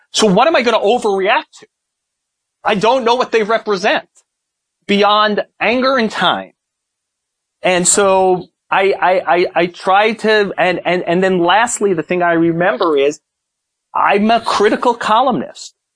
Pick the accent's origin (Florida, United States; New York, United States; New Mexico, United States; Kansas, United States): New York, United States; Brooklyn; my brother, we grew up in Brooklyn